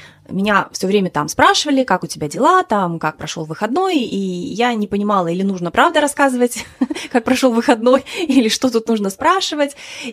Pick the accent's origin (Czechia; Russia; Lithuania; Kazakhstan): Lithuania; moved away; я сама из Литвы, и выступала даже в финале в Риге на телевидении